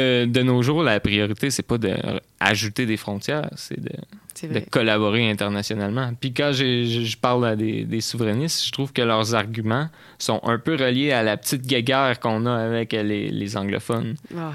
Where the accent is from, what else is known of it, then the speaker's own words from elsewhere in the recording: Ontario, Canada; Non, ouais, je suis né en Ontario. Je suis franco-ontarien.